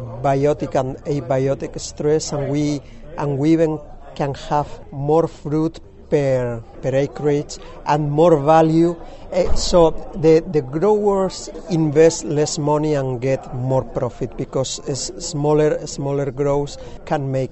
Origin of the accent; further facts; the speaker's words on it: Valencia, Valencian Community, Spain; I come originally from Valencia, Spain, where I was working with citrus.